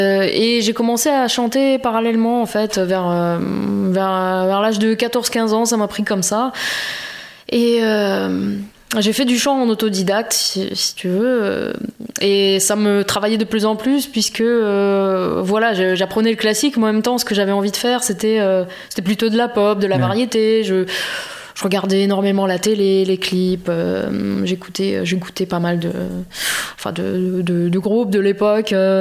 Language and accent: French; Moscow, Russia; Faut dire que je viens de Russie. Donc, quand j'ai commencé, donc j'habitais Moscou.